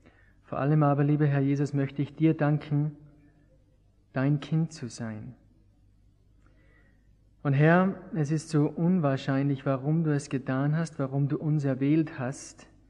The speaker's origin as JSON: {"language": "German", "town": "Schladming", "region": "Styria", "country": "Austria", "tie": "born there", "said": "ich bin geboren in Schladming, das ist da in Österreich, da etwas südöstlich von Salzburg."}